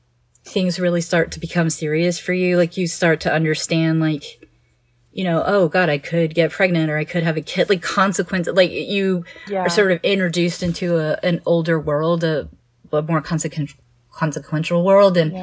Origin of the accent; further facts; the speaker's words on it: Houston, Texas, United States; I grew up in Houston, so mine was Astroworld.